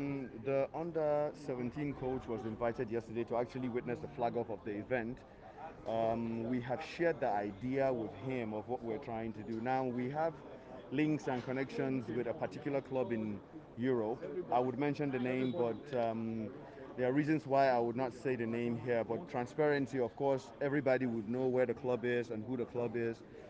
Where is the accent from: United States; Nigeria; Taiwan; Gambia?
Nigeria; Lagos; I'm from Zamfara State, but I'm a resident here in Lagos. I was born in Lagos. I've lived in Lagos all my life.